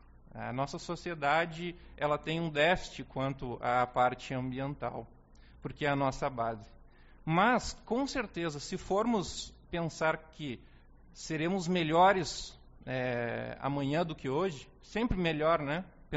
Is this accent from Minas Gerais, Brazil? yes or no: no; Uruguaiana, Rio Grande do Sul, Brazil; Eu sou um guri de Uruguaiana, né? Nasci em Uruguaiana, na antiga Santa Casa Velha, na antiga Santa Casa, né? Hoje Santa Casa Velha, do bairro Cabo Luiz Quevedo